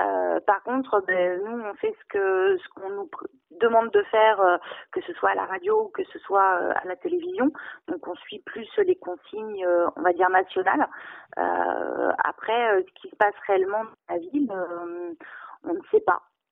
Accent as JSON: {"language": "French", "town": "Crépy-en-Valois", "region": "Hauts-de-France", "country": "France", "also_born_or_lived": "Pont-Sainte-Maxence", "said": "Ça fait à peine 2 ans qu'on est ici. On était à Pont-Sainte-Maxence avant. Et je suis originaire de Crépy-en-Valois."}